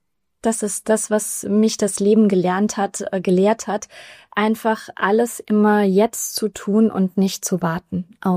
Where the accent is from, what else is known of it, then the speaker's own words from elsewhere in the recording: Rhineland-Palatinate, Germany; Ich bin zwar in Mainz geboren, aber meine Eltern sind dann in die schöne Pfalz dann gezogen. Deswegen bin ich da ganz idyllisch aufgewachsen, 1000 Einwohner-Dörfchen